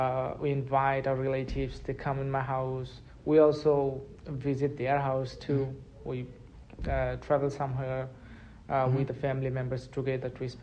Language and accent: English; Bangladesh; now in United States; I'm from the Bangladesh. It's a hot country.